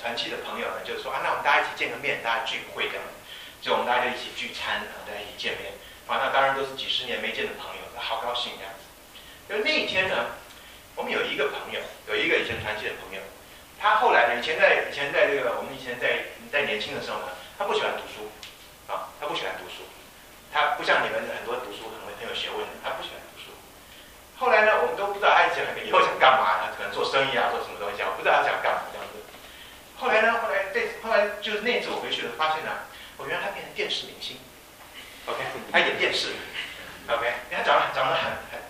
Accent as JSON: {"language": "Chinese", "country": "United States", "said": "那因为我是从美国来的嘛"}